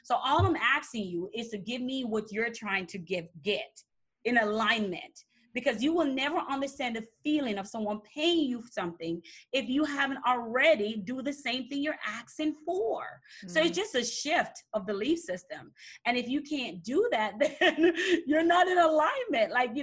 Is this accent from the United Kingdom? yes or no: no; Jamaica; born there; moved away; I'm an immigrant. I'm Jamaican and Chinese. So I was born in Jamaica.